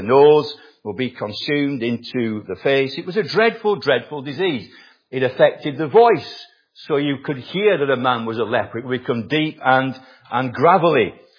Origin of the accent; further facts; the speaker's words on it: England, United Kingdom; Now, I'm English and many here are Welsh